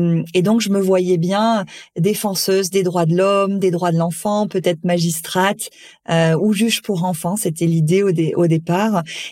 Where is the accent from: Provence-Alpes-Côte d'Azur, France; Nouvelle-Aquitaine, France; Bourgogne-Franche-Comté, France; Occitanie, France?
Occitanie, France; Montpellier; donc je suis montpelliéraine d'origine, comme toi. Je suis maman de deux enfants